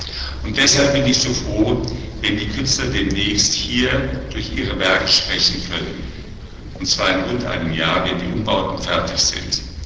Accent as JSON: {"language": "German", "country": "Germany", "said": "Ich freue mich natürlich als Deutscher besonders"}